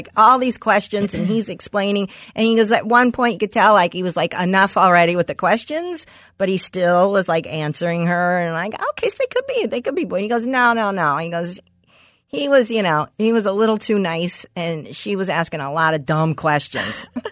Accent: West Hills, California, United States; It's a block from where I grew up in West Hills.

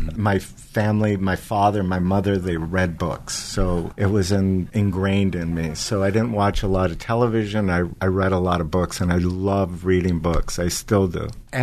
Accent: Arizona, United States; So I grew up in Arizona and I was in theater and I wanted to be an actor.

